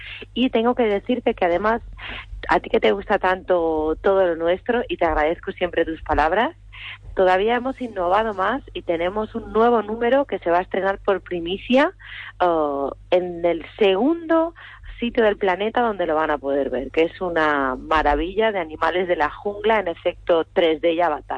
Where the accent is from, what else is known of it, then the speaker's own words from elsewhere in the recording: Balearic Islands, Spain; yo, que soy mallorquina, que soy de Baleares, soy de aquí